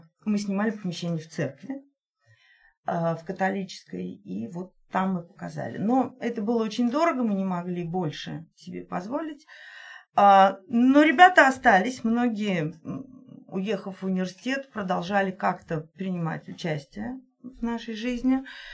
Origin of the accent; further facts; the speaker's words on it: Nizhny Novgorod, Nizhny Novgorod Oblast, Russia; moved away as an adult; я актриса, я из Нижнего Новгорода, я работала 13 лет в Нижегородском театре юного зрителя.